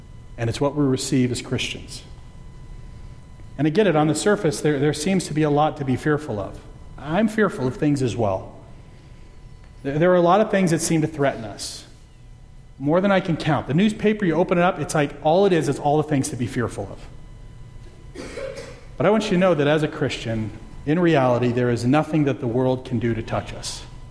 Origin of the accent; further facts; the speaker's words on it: United States; As an American, I can't even get there because of all the death and the threat to life.